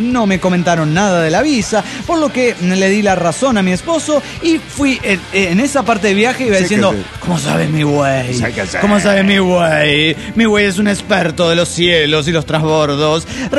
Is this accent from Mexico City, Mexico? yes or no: yes; Mexico City, Mexico; del DF mexicano.